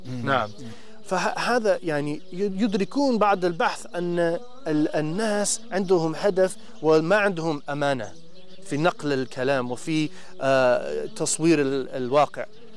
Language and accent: Arabic; Oklahoma, United States; من أمريكا.